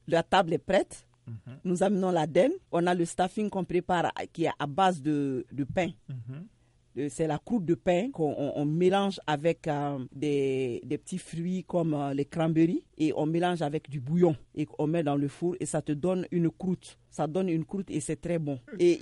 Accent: Mali; Et chez nous, en Afrique de l'Ouest, nous aimons utiliser beaucoup, surtout particulièrement au Mali

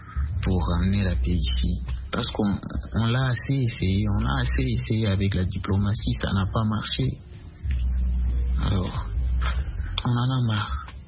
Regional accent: Bukavu, South Kivu, DR Congo; Je suis congolais de l'Est, dans la province qui suit Kivu et la ville de Bukavu.

